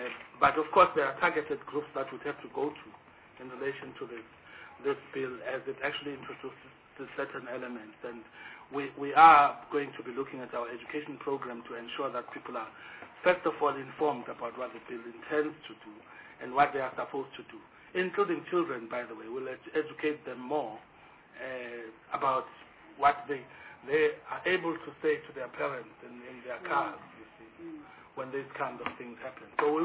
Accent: South Africa; I mean, as a South African, you get into any other country now that still has the kind of environment of tobacco that we don't have.

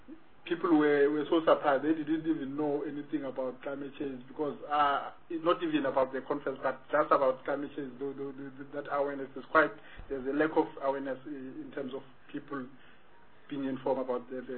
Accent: Soweto, Gauteng, South Africa; we've noticed that here, especially in Soweto, because we are from Soweto

